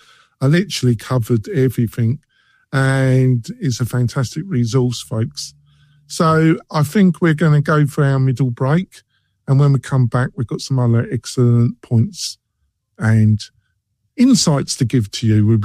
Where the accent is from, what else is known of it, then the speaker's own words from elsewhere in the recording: England, United Kingdom; I'm English, so we never had that too.